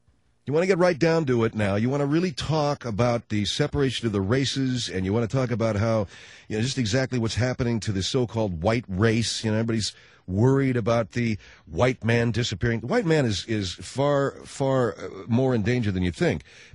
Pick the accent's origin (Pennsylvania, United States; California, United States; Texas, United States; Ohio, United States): California, United States; moved away; also born or lived in Florida; I mean, I grew up in California. I left California in 1972. I drove down there with some friends of mine, and we worked in construction work.